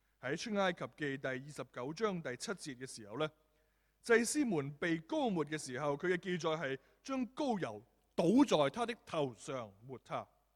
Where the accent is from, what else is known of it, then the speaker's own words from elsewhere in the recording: Guangdong, China; 就會用咧一個我哋廣東人咧嘅一個俗語咧